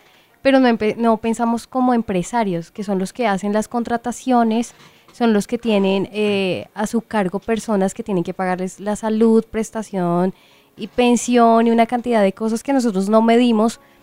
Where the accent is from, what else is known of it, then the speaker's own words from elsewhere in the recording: Colombia; nosotros como colombianos, entre más ganamos, más gastamos